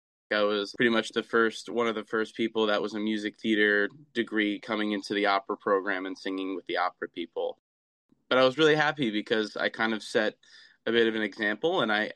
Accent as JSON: {"language": "English", "region": "New Jersey", "country": "United States", "said": "Yeah, we're all from Jersey. So I live 15 minutes from Montclair"}